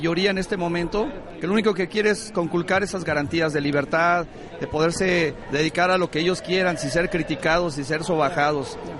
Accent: Naucalpan, State of Mexico, Mexico; de Naucalpan.

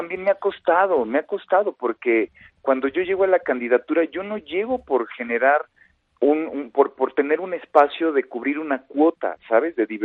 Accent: Nezahualcóyotl, State of Mexico, Mexico; born there; Sí, yo nací en Nesa. Yo ya nací aquí en Nesa, en un hospital en la colonia La Perla.

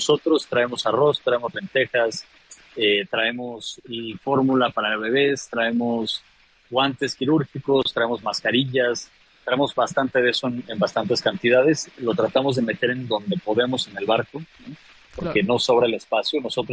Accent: Mexico; Somos 6 mexicanos en la delegación, cuatro compañeras y somos 2, digamos, Ernesto Ledesma y yo.

